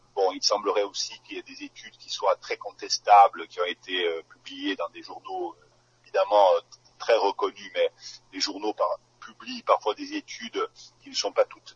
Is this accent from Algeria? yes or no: no; France; il se développe beaucoup en hiver chez nous en France